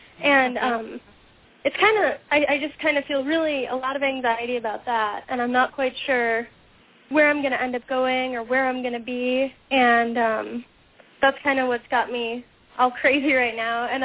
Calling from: Buffalo, New York, United States; I'm calling from Buffalo.

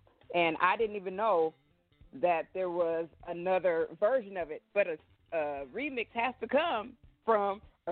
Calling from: Portland, Oregon, United States; I am calling from Portland, Oregon.

